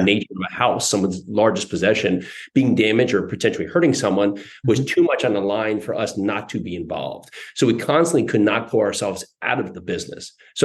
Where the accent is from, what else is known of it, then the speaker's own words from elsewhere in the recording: New Jersey, United States; also born or lived in New York City; now in Murfreesboro, United States; I'm down here in Murfreesboro, Tennessee. Grew up, born and raised in New Jersey. Lived there most of my life before living in New York City, and started to really in the restaurant business.